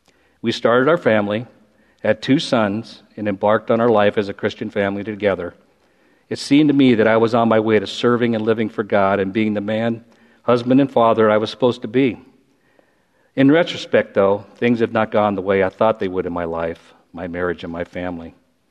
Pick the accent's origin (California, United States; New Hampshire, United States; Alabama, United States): California, United States; Long Beach; I was born in Long Beach, California, was raised there and spent the majority of my life in that area until the last about 6 years.